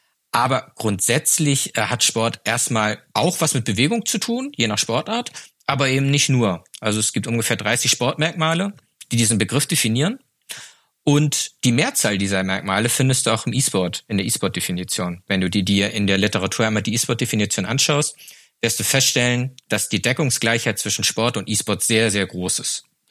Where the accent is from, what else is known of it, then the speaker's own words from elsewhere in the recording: Flensburg, Schleswig-Holstein, Germany; Ich komme aus Flensburg. Flensburg ist traditionell eine Handballhochburg mit dem besten Handballverein der Welt.